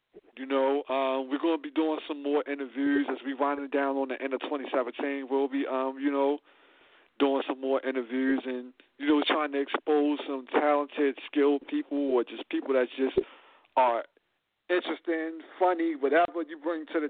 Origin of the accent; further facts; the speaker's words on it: Baltimore, Maryland, United States; accent: Baltimore; Look, I got a strong Baltimore accent. I don't want to use my Baltimore accent on a commercial because it's going to seem ghetto.